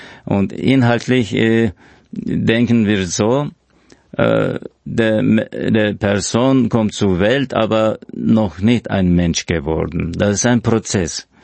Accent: Turkey; German is a second language; now in Austria; Ich bin bildender Künstler aus Österreich, aber ich stamme aus der Türkei. Ich bin eine kurdischstammige Türke war ich früher. Jetzt bin ich eine kurdischstammige Österreicher geworden.

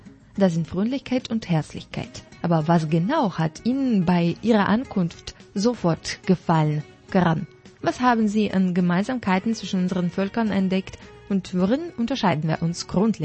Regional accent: Delhi, India; Ich komme aus Delhi, der Hauptstadt Indiens.

